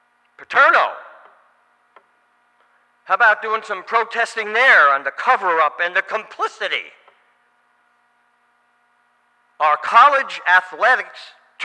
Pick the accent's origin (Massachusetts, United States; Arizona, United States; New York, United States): New York, United States; Bronx; And you know, I'm a Calvinist from the Bronx, so I'm not going to pass those up.